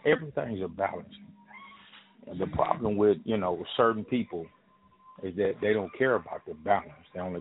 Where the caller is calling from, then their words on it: Houston, Texas, United States; Well, I'm calling from Houston.